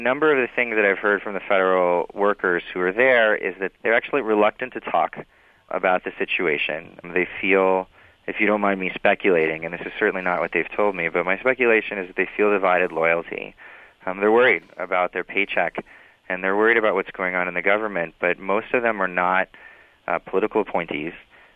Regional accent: California, United States; You know, I'm from California, and when I thought I was moving to, you know, when I moved to Washington

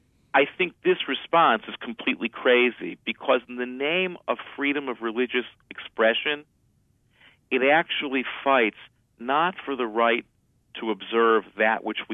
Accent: United States; I think the reason I, as an American Jew and as a rabbi, can love Christmas is because I have no experience of it as being coerced.

